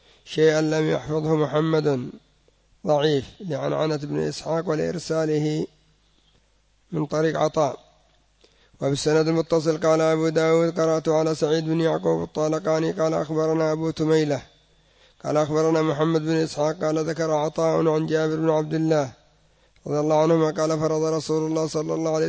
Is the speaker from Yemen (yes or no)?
yes; Yemen; الآن دية الميت يعني ربما ما تبلغ 20,000 ريال سعودي عندنا في اليمن